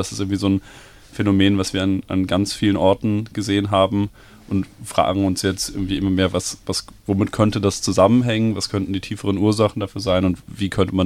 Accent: Brazil; Ich bin in Brasilien aufgewachsen und war jetzt viel da in den letzten Jahren

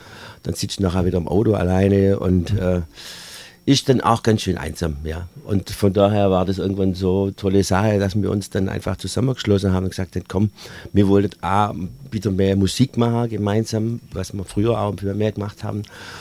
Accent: Eislingen, Baden-Württemberg, Germany; weil ich bin hier nach Reutlingen gekommen, ich bin eigentlich aus Eislingen bei Göbbingen.

